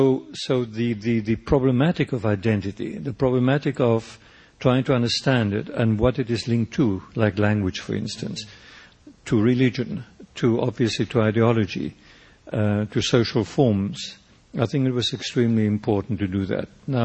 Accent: South Africa; I was born in South Africa, grew up there, and in some way remain linked to it

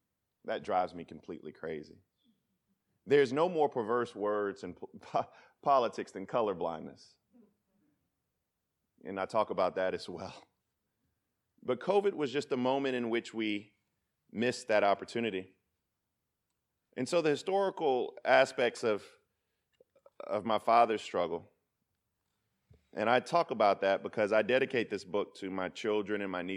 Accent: Denmark, South Carolina, United States; Well, I'm from Denmark, South Carolina. What does that mean? That means I grew up in a food desert

